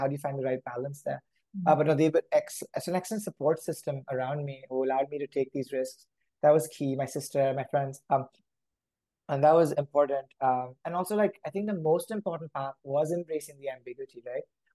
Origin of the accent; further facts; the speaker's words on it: Dubai, United Arab Emirates; moved away as an adult; also born or lived in India; I was born in India. I grew up in Dubai actually, and went to study undergrad in the US.